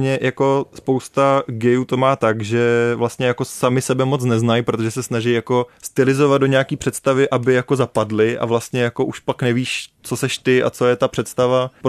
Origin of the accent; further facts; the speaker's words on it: Liberec, Liberec Region, Czechia; jsem z Liberce